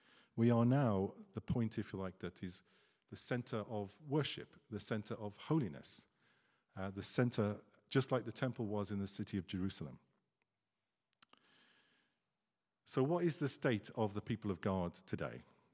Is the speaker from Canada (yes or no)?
no; England, United Kingdom; But I'm an Englishman. And there aren't many of us left, but, you know, I'm an Englishman.